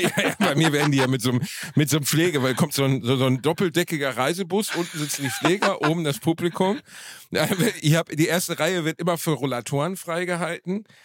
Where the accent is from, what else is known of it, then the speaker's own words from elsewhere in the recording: Germany; Aber zu Hause nehme ich eine Tüte. Ich bin ein Deutscher, ich möchte eine Tüte haben.